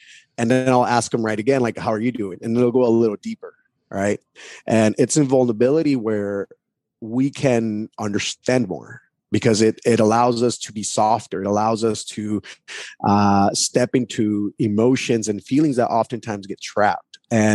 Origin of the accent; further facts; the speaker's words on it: United States; so I grew up in the States as an illegal immigrant.